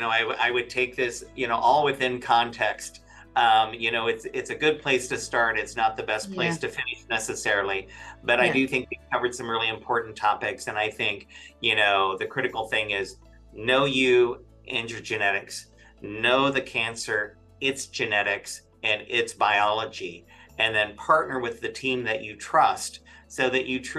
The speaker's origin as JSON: {"language": "English", "region": "Midwest", "country": "United States", "tie": "born or raised there", "said": "absolutely, I'm not a New Yorker. I grew up in the Midwest. I'm an old farm boy."}